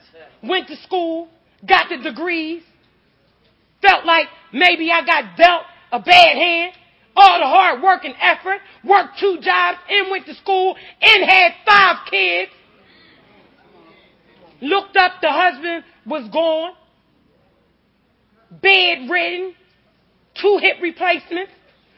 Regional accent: Philadelphia, Pennsylvania, United States; from West Philly.

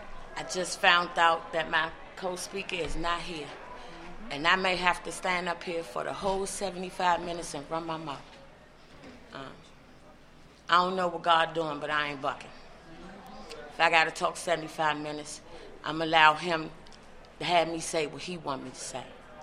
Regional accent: Washington, District of Columbia, United States; We moved from Northwest D.C. to Northeast D.C. And it was like a culture shock. Now, the house I lived in D.C., it was in Northwest, it was unattached.

